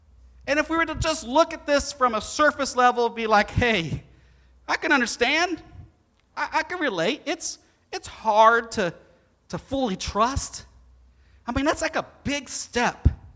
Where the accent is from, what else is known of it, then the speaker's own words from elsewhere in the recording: Florida, United States; I grew up in Florida. In Florida, you get some really nasty thunderstorms and occasional hurricane.